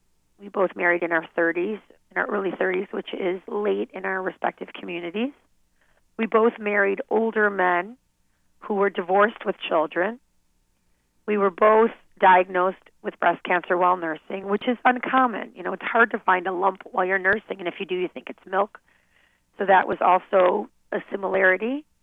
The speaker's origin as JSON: {"language": "English", "country": "United States", "said": "And being an American, it's easier for me to reach out"}